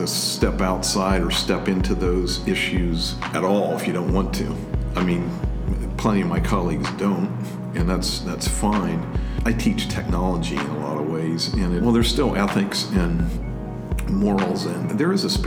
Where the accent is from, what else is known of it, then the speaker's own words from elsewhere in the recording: Springs, Pennsylvania, United States; I grew up in Allegheny Conference, same conference University of Mennonite Church is a part of. Grew up in a small place called Springs, southwestern Pennsylvania. Attended a Mennonite church there. Came here in 1977.